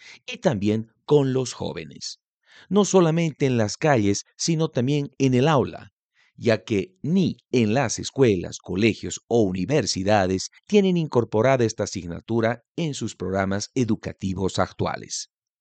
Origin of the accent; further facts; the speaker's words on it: Bolivia; en mi país, Bolivia